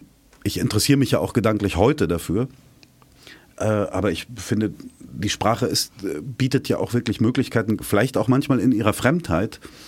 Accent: Germany; da haben wir vielleicht sogar den Vorteil als Deutsche

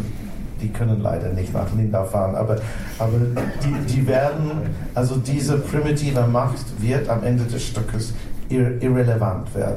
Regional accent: England, United Kingdom; German is a second language; nicht auch als Engländer kann ich sagen, nicht Monarch ist wichtig.

